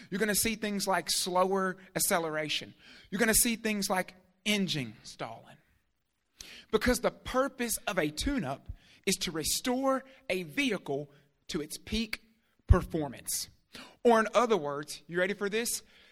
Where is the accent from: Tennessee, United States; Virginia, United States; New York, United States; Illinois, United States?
Tennessee, United States; Columbia; Not from Clarksville. I'm from Columbia.